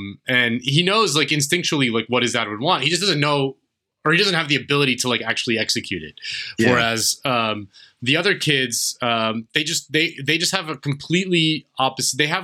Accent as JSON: {"language": "English", "region": "Florida", "country": "United States", "said": "I'm from Florida. No one in Tampa has a fucking pet rabbit."}